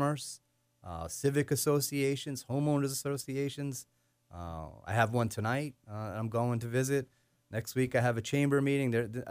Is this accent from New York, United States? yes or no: yes; Shirley, New York, United States; I was born and raised in the community. I grew up in Shirley. I grew up riding my bike down William Floyd Parkway across that Smith Point Bridge to that park, you know, for years, right?